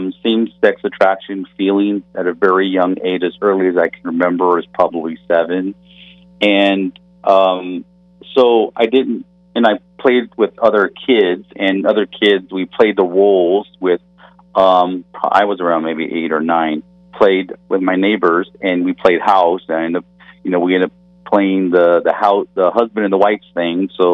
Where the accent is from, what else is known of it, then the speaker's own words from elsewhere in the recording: Corpus Christi, Texas, United States; also born or lived in Abilene, United States; when I finally ended up moving from Corpus Christi, where my hometown was, I dropped out of high school my senior year first semester, ended up moving to Abilene, Texas